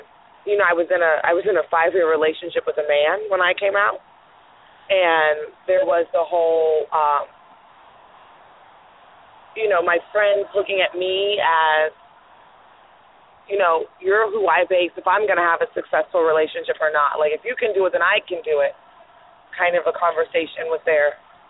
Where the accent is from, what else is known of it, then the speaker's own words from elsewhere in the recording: United States; born there; just because I was born where I was born in the United States